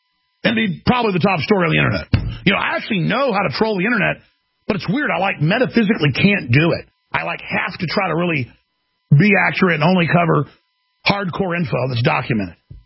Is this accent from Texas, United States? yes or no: yes; Texas, United States; But I've got two eyes and a nose, and I'm from Texas.